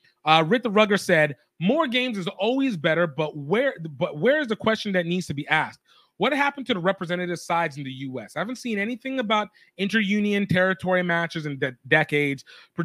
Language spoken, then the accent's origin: English; Nigeria; we have a tough couple of games as a Nigerian.